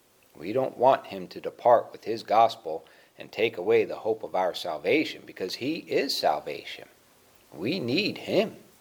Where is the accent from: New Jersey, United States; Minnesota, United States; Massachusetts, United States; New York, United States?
New Jersey, United States; I grew up in New Jersey, and it's a pretty congested area in New Jersey there, so there's a lot of light pollution